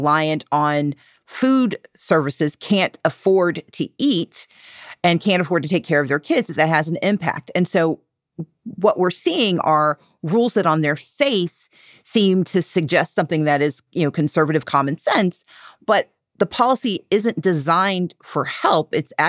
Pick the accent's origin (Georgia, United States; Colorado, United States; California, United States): Georgia, United States; So, for example, my home state of Georgia is emblematic of just how disingenuous and harmful the policy of work eligibility is.